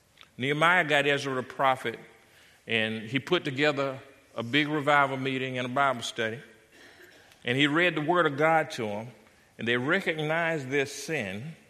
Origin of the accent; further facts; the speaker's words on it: South Carolina, United States; accent: Southern; If you didn't catch my accent, I grew up in the South. I'm a South Carolina boy and used to Southern Baptist churches